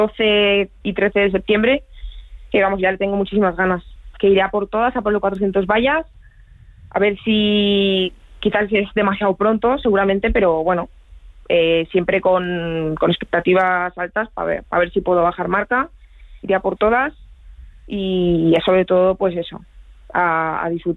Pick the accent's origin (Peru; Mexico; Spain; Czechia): Spain; Zaragoza, Aragon; moved away; Cuando me fui sí que eché mucho de menos a... Al final a mi ciudad natal, donde pues tengo pues mis amigos, todo.